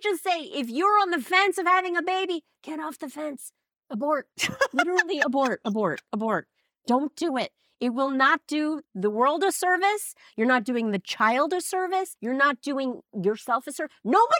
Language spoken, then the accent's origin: English; New York City, New York, United States; now in Los Angeles, United States; I grew up in New York City and I moved to LA.